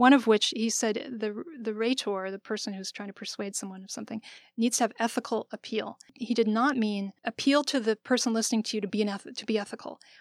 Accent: Canada; now in United States; So I was born and raised in Canada, and it's a more deferential society where you're going to be more willing to recognize someone else in authority over you or so on.

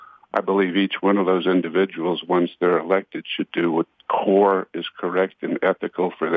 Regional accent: United States; I'm a veteran, and I would say I'm American first

